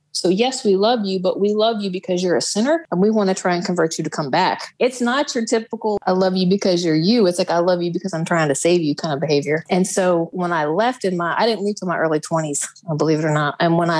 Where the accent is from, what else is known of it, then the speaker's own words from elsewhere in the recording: Midwest, United States; moved away as an adult; So I left. I was raised up in the Midwest, and I left when I turned 18.